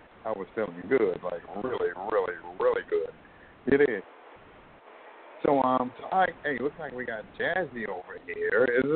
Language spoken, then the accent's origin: English; United States; Don't think just because I'm from America, I got some muddy boots on.